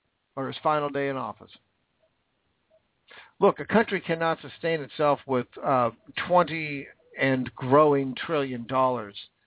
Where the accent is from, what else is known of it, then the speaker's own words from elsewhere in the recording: United States; I'm American, and I want to stay American.